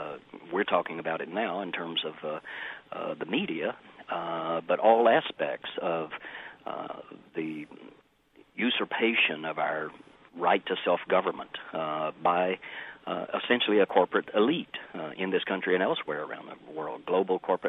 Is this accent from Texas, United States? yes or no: yes; Austin, Texas, United States; we've had our first one in Austin, kicked off here in my hometown, also the town of George Bush